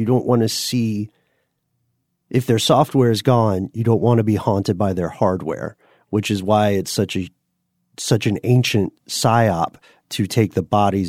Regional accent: Tennessee, United States; accent: Tennessee; Perhaps my Tennessee accent is coming.

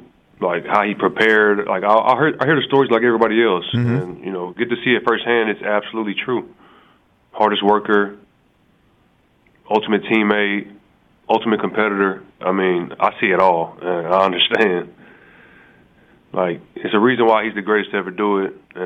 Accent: Galveston, Texas, United States; I mean, I'm from Texas, so we should see them and the Texans on TV a lot.

